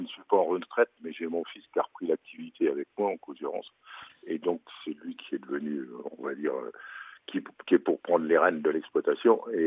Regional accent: Grand Est, France; par chez nous en Champagne

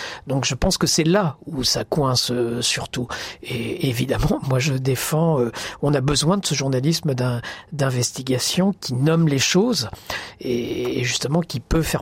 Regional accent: Nouvelle-Aquitaine, France; je suis originaire de la Creuse et je vais souvent là-bas

